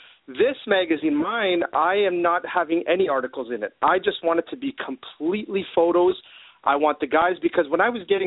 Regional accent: Toronto, Ontario, Canada; also born or lived in South Africa; So I'm from Toronto, Canada. Originally, though, I was born in South Africa

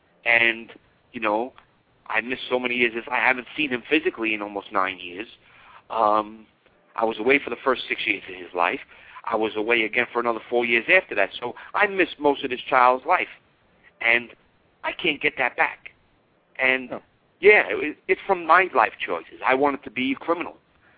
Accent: Brooklyn, New York, United States; In the area where I grew up in Brooklyn, New York, organized crime is in the fabric of society there, okay?

